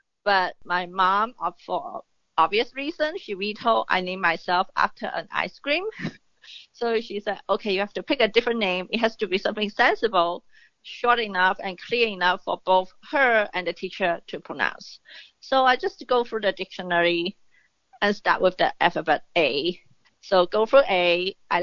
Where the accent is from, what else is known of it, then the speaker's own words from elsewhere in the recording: Hong Kong; I'm originally from Hong Kong and I grew up during the British colonial era.